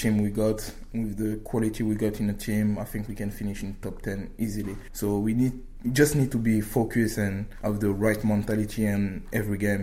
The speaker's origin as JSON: {"language": "English", "country": "France", "tie": "born or raised there", "said": "I grew up in France"}